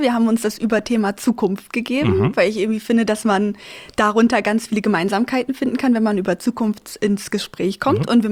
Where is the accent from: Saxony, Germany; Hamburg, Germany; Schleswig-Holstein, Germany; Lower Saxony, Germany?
Schleswig-Holstein, Germany; Hockensbüll; Ich bin in Hockensbüll aufgewachsen, also in der Nähe von Husum.